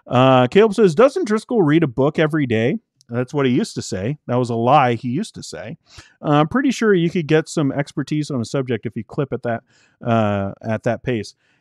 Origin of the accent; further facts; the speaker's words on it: United Kingdom; I was brought up in the Open Brethren in the UK.